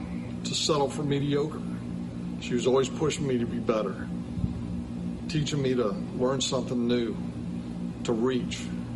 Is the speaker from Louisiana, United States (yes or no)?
no; St. Louis, Missouri, United States; You know, since I moved away from St. Louis, every couple weeks I try and give him a call.